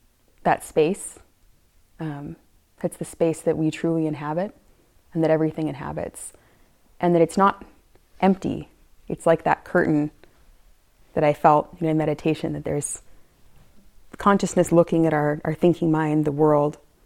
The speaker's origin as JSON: {"language": "English", "region": "Washington", "country": "United States", "tie": "born or raised there", "said": "I grew up in Washington State in the San Juan Islands, very beautiful place."}